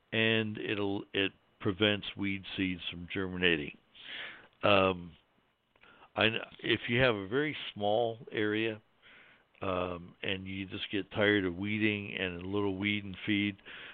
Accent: Midwest, United States; You know, I'm from the Midwest, and you know, my family is from Germany and Ireland and England.

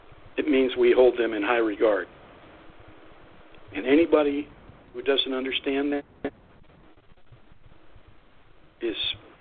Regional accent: Youngstown, Ohio, United States; also born or lived in Michigan / Tennessee / Kentucky / California; I grew up in Youngstown, Ohio. I've lived up north in Michigan, all over central Michigan. I lived in Tennessee and Kentucky, California, Virginia

